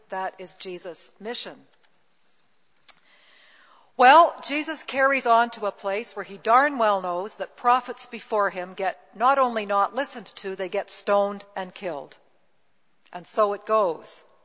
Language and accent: English; Castlegar, British Columbia, Canada; in my hometown in Castlegar, British Columbia